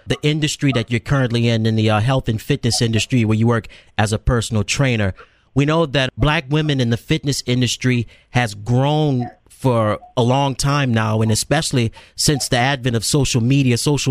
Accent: the South, United States; Now, I'm from the South, and you grew up in the South as well, so we know how to handle heat and humidity.

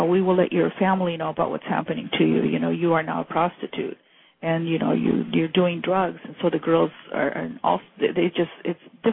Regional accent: Ecuador; since I'm from Ecuador and I was talking to them

